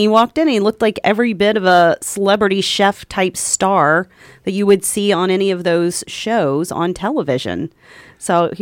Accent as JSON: {"language": "English", "town": "Louisville", "region": "Kentucky", "country": "United States", "tie": "born or raised there", "said": "we're focusing on the culinary scene of my hometown of Louisville, Kentucky"}